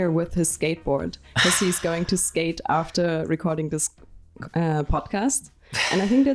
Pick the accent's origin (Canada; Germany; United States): Germany; Berlin; I'm an illustrator from Berlin.